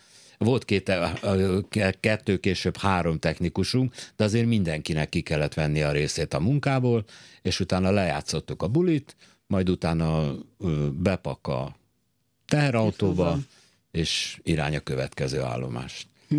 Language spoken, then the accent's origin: Hungarian; Hungary; mi Magyarországról jöttünk